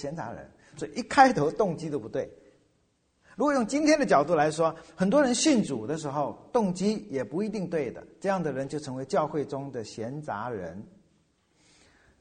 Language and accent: Chinese; China; 我们中国人一看，哎呦，我们没这儿，他真的活不下去的。